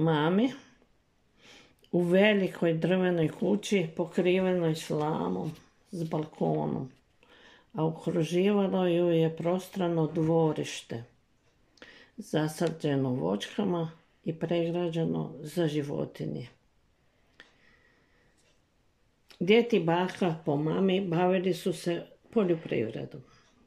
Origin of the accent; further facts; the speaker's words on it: Petrijanec, Varaždin County, Croatia; Rođena sam u Petrijancu i gotovo cijelo djetinjstvo sam provela tu uz roditelje. Živjela sam u kamenoj kućici na kraju ulice Butine.